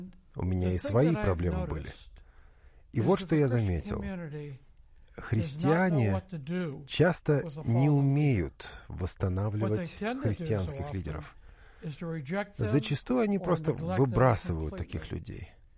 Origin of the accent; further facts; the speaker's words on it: United States; я из Соединенных Штатов, я живу в Аризоне.